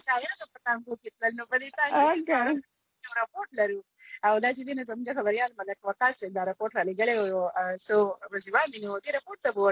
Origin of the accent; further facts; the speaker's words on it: Karachi, Sindh, Pakistan; زه خو په کراچۍ کې پیدا لوي شي